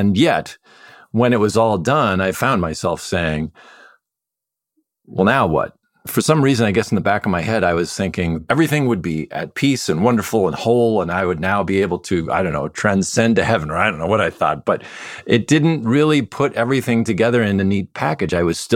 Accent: Midwest, United States; I grew up in the Midwest

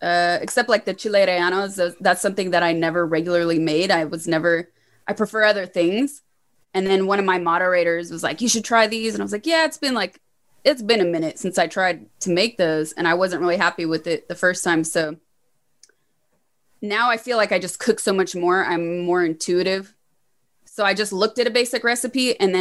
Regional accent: United States; I've traveled enough to know that, like, I'm fucking American. There's no doubt about it.

